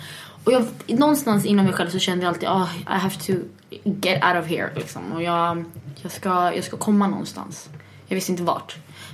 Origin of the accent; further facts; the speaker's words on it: Falun, Dalarna County, Sweden; Ja, jag kommer från Falun.